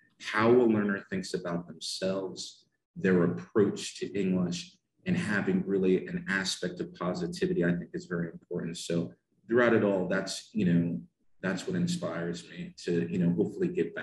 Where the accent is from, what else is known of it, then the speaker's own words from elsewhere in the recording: United States; now in Saudi Arabia; South Korea, growing up in America, I had the opportunity to know a lot of South Koreans. So I ended up in Saudi Arabia for two primary reasons.